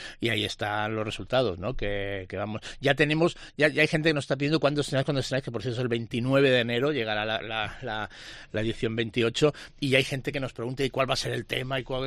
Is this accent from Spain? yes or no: yes; Ibiza, Balearic Islands, Spain; con el dolor que me supone, porque soy ibicenco, ¿eh? Me iría a Ibiza continuamente